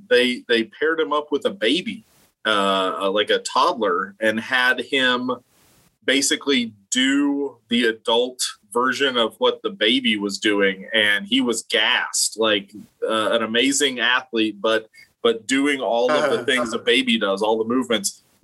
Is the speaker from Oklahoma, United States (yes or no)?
yes; Edmond, Oklahoma, United States; I grew up in Edmond, which is where Shannon Miller is from.